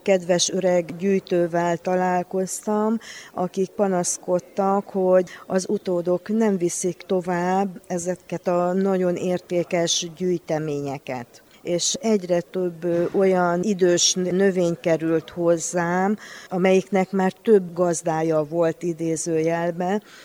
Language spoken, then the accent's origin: Hungarian; Kiskőrös, Bács-Kiskun, Hungary; Magyarországról jöttünk Kiskörösről, a Pekona kaktusz kertészetről.